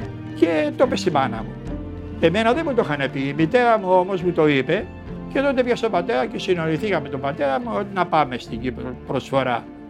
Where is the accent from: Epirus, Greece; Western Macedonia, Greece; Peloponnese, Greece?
Peloponnese, Greece; Velanidia; born there; Είμαι 87. Γεννήθηκα στα Βελανή Διαβιών, που είναι κοντά στον Καβομαλιά, το τελευταίο χωριό.